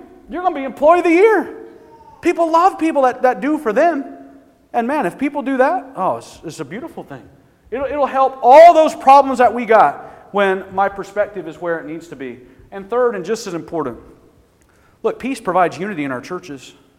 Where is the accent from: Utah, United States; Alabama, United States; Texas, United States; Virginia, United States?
Alabama, United States; Birmingham; I was in Alabama last week. I grew up in Birmingham.